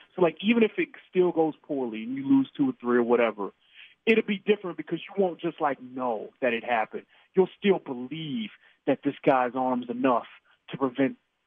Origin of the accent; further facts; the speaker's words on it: Detroit, Michigan, United States; now in Kansas City, United States; Like, you guys know I grew up in Detroit. Like, my team's the Lions or whatever. But I lived here 12 years.